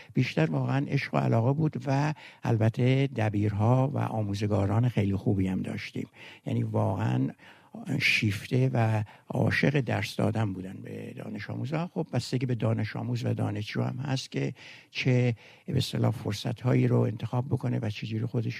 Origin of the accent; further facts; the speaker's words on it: Tehran, Tehran Province, Iran; also born or lived in Rasht; من در سال 1322 در شهرستان رشت به دنیا آمدم. تحصیلات ابتدایی و دبیرستانی و دانشگاهی رو در تهران گذراندم.